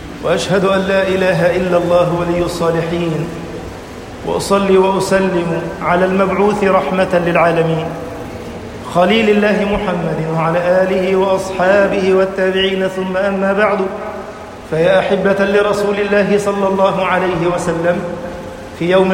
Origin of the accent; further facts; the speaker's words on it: Egypt; اللهم اجعل بلدنا مصر أمنا أمانا سخاء رخاء